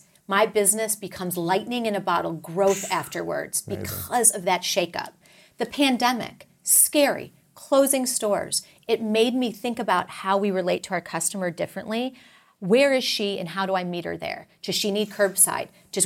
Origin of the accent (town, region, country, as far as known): Texas, United States